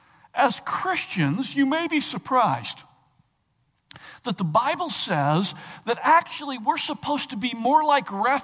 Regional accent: Michigan, United States; So growing up near Michigan State University, we had a lot of influence in our community

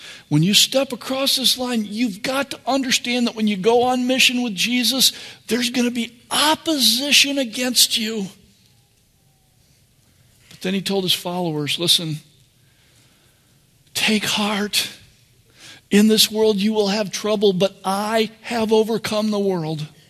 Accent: Texas, United States; Sounds like a good thing as a Texan, right? Like they demand surrender, we shoot a cannon at them?

